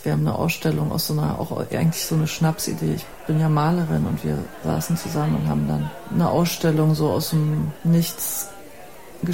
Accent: East Berlin, Berlin, Germany; dass wir sind alle in Ost-Berlin aufgewachsen

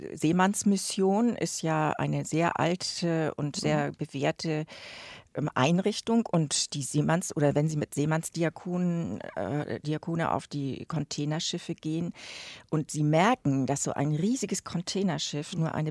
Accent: Schleswig-Holstein, Germany; Ich komme aus Dithmarschen und das ist nun wirklich an der Westküste Achterndiek.

